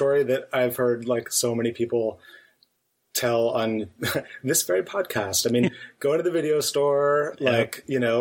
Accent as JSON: {"language": "English", "region": "Maine", "country": "United States", "tie": "born or raised there", "said": "I grew up in Maine. And so there was this like, oh, there's this guy from Maine."}